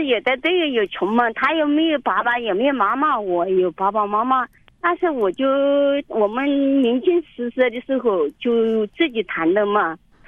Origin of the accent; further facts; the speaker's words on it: Hubei, China; 不是我们本地的。其实我是湖北的。